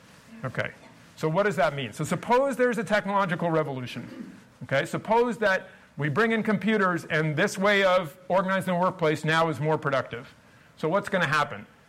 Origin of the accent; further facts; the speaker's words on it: Canada; There's a reason why, as a Canadian, I want to present this model